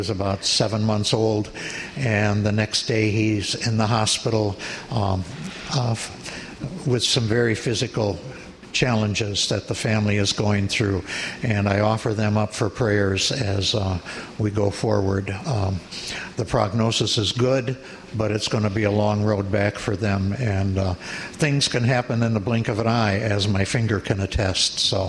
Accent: Sauk Prairie, Wisconsin, United States; I live in the same house I grew up in, other than the years that I was away from the Sauk Prairie area. It's been my home for 74 years.

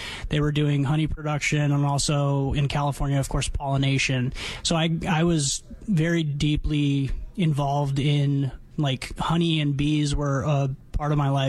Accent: Armenia; now in United States; I immigrated here from Armenia, actually, where my family was five generations of beekeepers.

